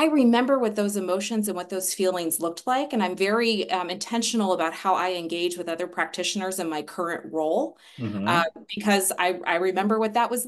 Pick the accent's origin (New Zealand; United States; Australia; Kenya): United States; Indianapolis, Indiana; And so I came back to Indianapolis, which is my hometown